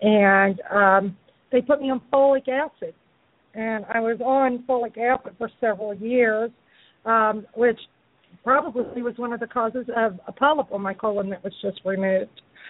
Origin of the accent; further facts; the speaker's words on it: New Orleans, Louisiana, United States; And I went to a geneticist in my hometown, New Orleans